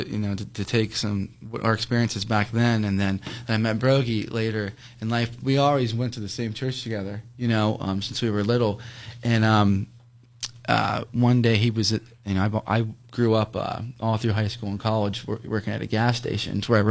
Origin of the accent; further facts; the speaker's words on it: Ellwood City, Pennsylvania, United States; We're from Elwood City. All of us are from Elwood City. And we all graduated from Lincoln High School.